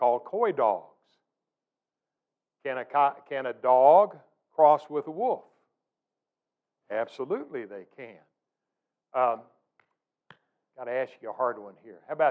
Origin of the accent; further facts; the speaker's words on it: San Antonio, Texas, United States; When I was a youngster growing up in San Antonio, Robin and I are both San Antonio natives.